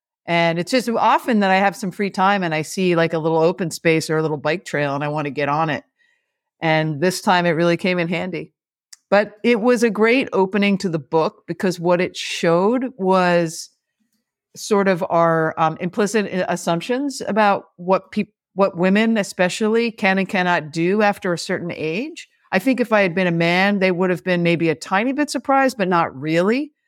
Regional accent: Connecticut, United States; also born or lived in New York City; now in San Francisco, United States; I am in San Francisco. I had coffee this morning and I'm from the East Coast. I was born in New York City, but I'm a New Englander at heart. Northwest corner of Connecticut. Very rural.

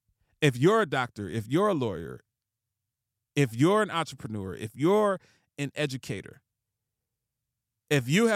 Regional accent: Ohio, United States; I met up with one of my friends that I grew up in Ohio with, one of my closest friends

